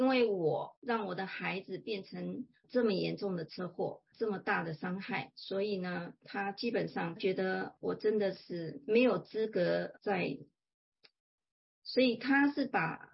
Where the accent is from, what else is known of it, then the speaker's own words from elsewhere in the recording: Taiwan; 我是台湾来的，其实我有传统信仰，我是属于那种觉得是有众天诸佛，